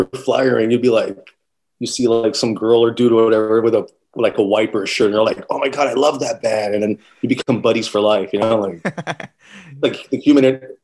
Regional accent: Downey, California, United States; Yeah, I grew up in Maywood and Downey.

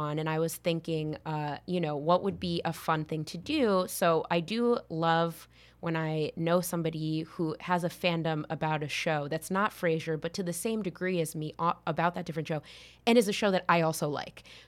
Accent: Connecticut, United States; I grew up in Connecticut, and there was an ad on the radio for a cruise called Murder on the Connecticut River

